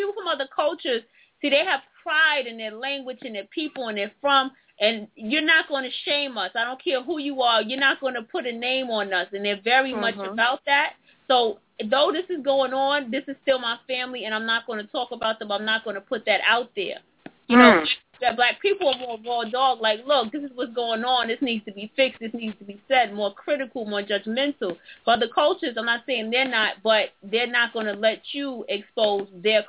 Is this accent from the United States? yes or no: yes; the South, United States; I'm from the South, and I've gotten a big culture shock coming here in the city.